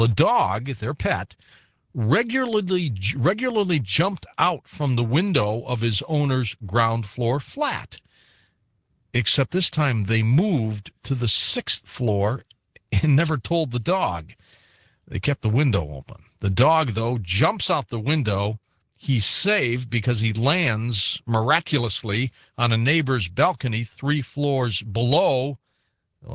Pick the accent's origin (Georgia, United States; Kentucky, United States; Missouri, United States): Missouri, United States; St. Louis; He experienced his first UFO sighting in my hometown of St. Louis's Municipal Airport.